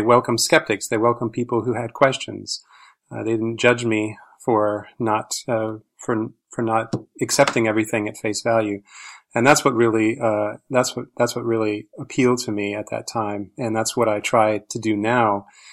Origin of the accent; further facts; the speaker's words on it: Iowa, United States; Well, I grew up in Iowa, and which was a great place to grow up